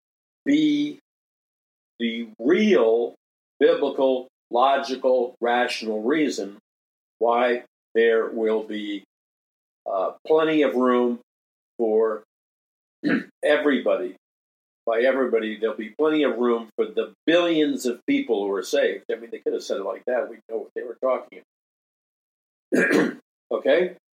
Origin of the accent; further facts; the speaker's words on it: Queens, New York, United States; when I was a young man growing up in Jackson Heights, Queens, in New York City